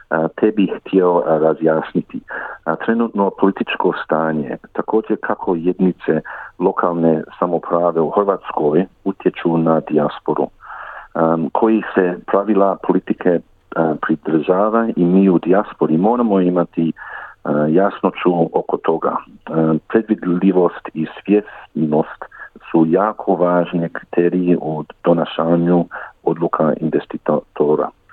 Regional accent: Sydney, New South Wales, Australia; Da, ja sam rođen u Summer Hill u Sydney

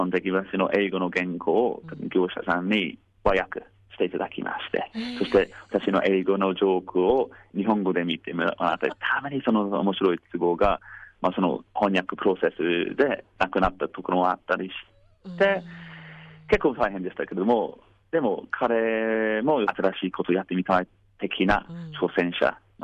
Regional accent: London, United Kingdom; Japanese is a second language; now in Tokyo, Japan; 僕の生まれ育ちのロンドンとちょっと違う感覚の秋です。

